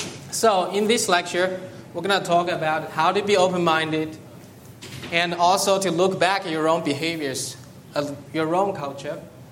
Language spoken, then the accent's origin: English; China; English is a second language; moved away as an adult; now in Finland; I'm from China. I've lived in Finland for more than 8 years now.